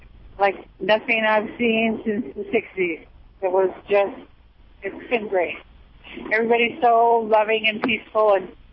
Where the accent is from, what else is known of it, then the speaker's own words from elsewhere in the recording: Los Angeles, California, United States; Los Angeles.